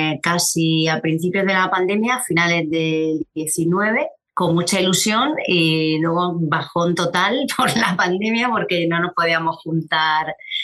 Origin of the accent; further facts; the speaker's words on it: Cartagena, Region of Murcia, Spain; nosotros somos de Cartagena, que está en la región de Murcia